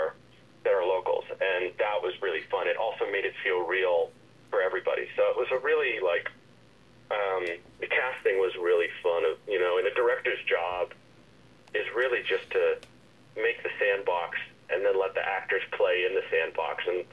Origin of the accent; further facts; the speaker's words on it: Cambridge, Massachusetts, United States; I'm from Cambridge, and I know this the robbery really well.